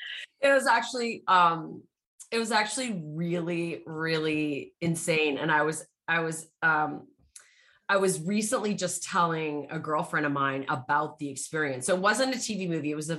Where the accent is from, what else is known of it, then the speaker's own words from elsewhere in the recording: Canada; I definitely was bullied a lot for being an actor and being a Canadian actor as well.